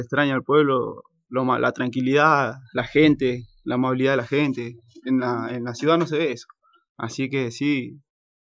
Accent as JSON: {"language": "Spanish", "town": "Ingeniero Jacobacci", "region": "Río Negro", "country": "Argentina", "tie": "born or raised there", "said": "Sí, soy de Jacobacci, con orgullo lo decís porque sos allá, un pueblo chico, y salí a un lugar grande"}